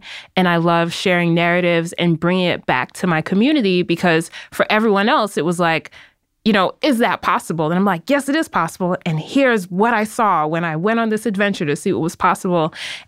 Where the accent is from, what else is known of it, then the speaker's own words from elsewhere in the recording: Brooklyn, New York, United States; I grew up in Bed-Stuy, Brooklyn, and just from being there and going to different schools.